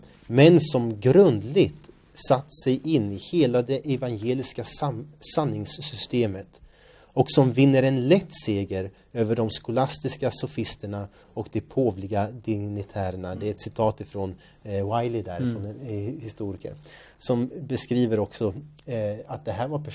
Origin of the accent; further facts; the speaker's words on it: Örebro, Örebro County, Sweden; Örebro, min hemstad i Sverige där jag växte upp.